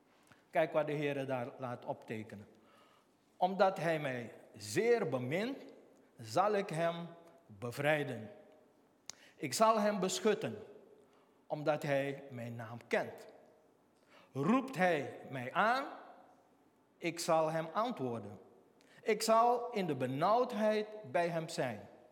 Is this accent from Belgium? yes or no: no; Suriname; Ik zeg, nou... Ik kom uit Suriname. Ja? Ja, ik kom uit Suriname.